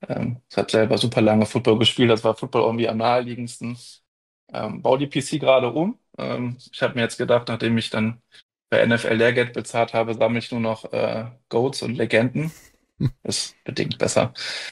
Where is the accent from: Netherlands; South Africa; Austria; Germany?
Germany; Düsseldorf, North Rhine-Westphalia; als Düsseldorfer